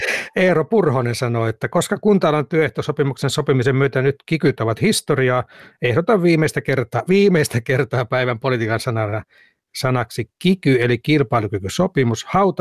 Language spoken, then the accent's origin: Finnish; Salla, Lapland, Finland; Kävi muun muassa kotikulmillani Sallassa